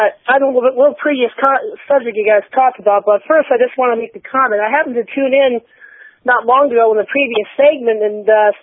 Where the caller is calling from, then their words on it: Michigan, United States; Hey, gentlemen. … from Michigan.